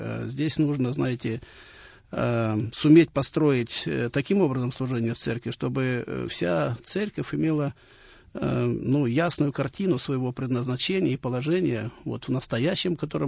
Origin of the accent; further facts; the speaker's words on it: Frunze, Bishkek, Kyrgyzstan; born there; moved away as an adult; also born or lived in Saint Petersburg, Russia; я родился в Средней Азии, в городе Фрунзе. В то время это была часть Советского Союза. Я христианин в третьем поколении.